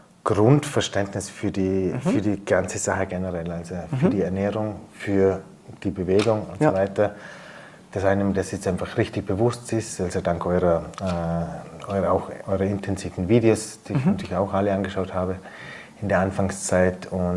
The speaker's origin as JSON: {"language": "German", "town": "Möckers", "region": "Vorarlberg", "country": "Austria", "said": "Ich komme aus Möckers in Vorarlberg."}